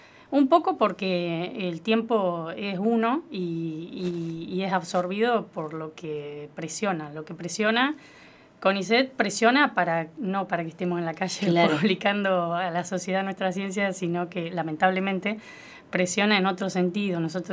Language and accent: Spanish; La Pampa, Argentina; De un pueblazo de acá de cerquita de Colonia Barón. Y me vine a estudiar cuando terminé el colegio